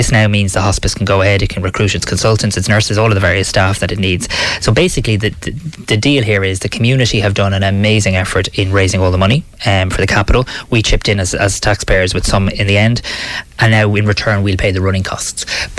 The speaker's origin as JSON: {"language": "English", "town": "Wicklow", "region": "County Wicklow", "country": "Ireland", "tie": "born or raised there", "said": "I remember growing up in Wicklow and people knocking on doors, selling bricks for the hospice and cake sales and dance nights and race nights"}